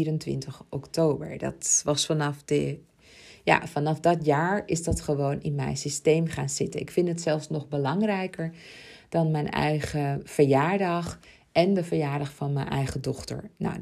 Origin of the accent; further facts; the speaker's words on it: Ibiza, Balearic Islands, Spain; want ik kom uit Ibiza, ik ben daar geboren.